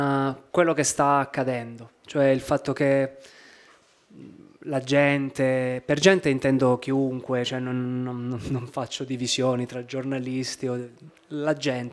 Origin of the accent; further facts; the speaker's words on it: Taranto, Apulia, Italy; ho voluto proprio scegliere la mia terra, perché poi ho passato a Taranto gli anni importanti, quelli delle scuole, fine scuole medie e scuole superiori, che sono anni che ti formano, ti danno l'accento, si sente ancora.